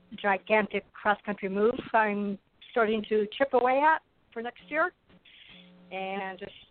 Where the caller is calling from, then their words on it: Arizona, United States; I am in Arizona.